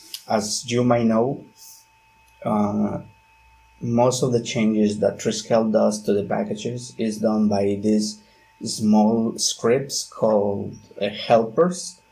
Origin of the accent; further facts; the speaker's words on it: Poza Rica, Veracruz, Mexico; I'm from Poza Rica, Veracruz, Mexico.